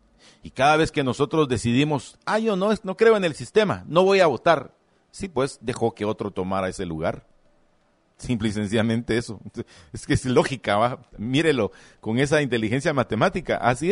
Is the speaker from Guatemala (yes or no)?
yes; Guatemala; porque así somos los chapines